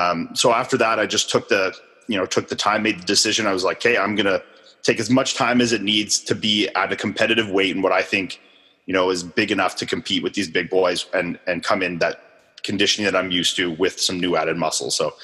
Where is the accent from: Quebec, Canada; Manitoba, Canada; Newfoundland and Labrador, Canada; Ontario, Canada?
Ontario, Canada; Ottawa; So I grew up here in Ottawa, Ontario, Canada. So I've lived here my whole life. I mean, you know, I grew up about 20 minutes from where I live now.